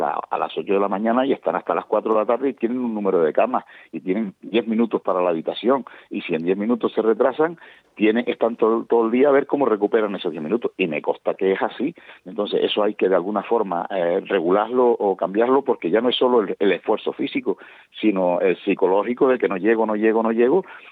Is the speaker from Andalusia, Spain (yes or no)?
no; Canary Islands, Spain; Ya hoy viajamos hacia Fuerteventura, la verdad que deseando llegar a mi tierrita.